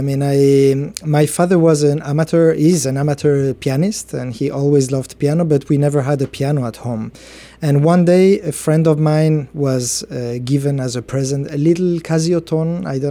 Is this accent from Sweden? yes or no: no; Spain; English is a second language; also born or lived in Lebanon; Well, I'm from Spain. I was accidentally born in Lebanon. I say accidentally because my father is a journalist and he was a correspondent there at that time. Both my parents are Spaniards.